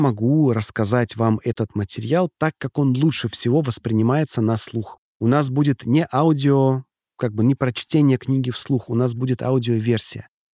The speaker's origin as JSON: {"language": "Russian", "region": "Krasnodar Krai", "country": "Russia", "accent": "Kuban", "said": "где-то вы простите меня за мой кубанский акцент."}